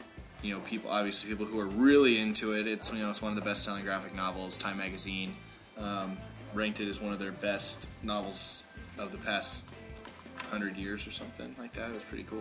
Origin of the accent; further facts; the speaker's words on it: California, United States; born and raised, go Dodgers.